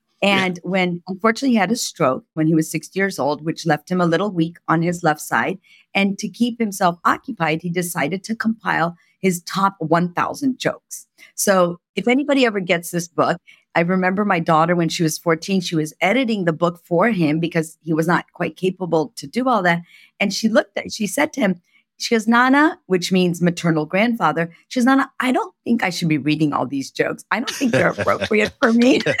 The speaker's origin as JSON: {"language": "English", "town": "Oxford", "region": "Ohio", "country": "United States", "tie": "born or raised there", "said": "So I grew up in a small town called Oxford, Ohio."}